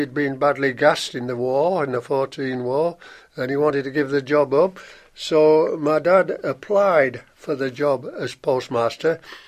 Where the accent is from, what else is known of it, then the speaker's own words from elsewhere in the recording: Grewelthorpe, Yorkshire and the Humber, United Kingdom; born there; I was born there on January the 9th, 1925, in this little shop next to the Hackfall Inn, the big pub in Grothorpe at the time.